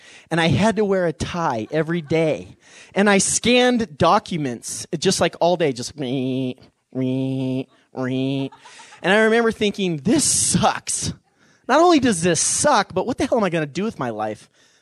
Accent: Colorado, United States; And I grew up in Colorado.

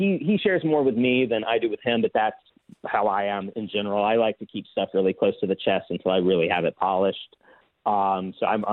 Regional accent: the Ozarks, United States; I'm from the Ozarks and he's from, rural Virginia.

